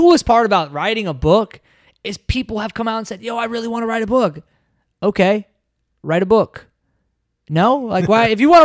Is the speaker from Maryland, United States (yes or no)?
no; Phoenix, Arizona, United States; And I grew up in West Phoenix, inner city.